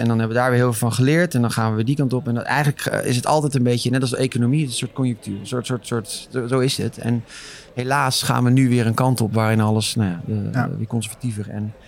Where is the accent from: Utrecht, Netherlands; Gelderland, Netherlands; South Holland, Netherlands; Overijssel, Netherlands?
Overijssel, Netherlands; Zwolle; In Zwolle bijvoorbeeld, waar ik vandaan kom.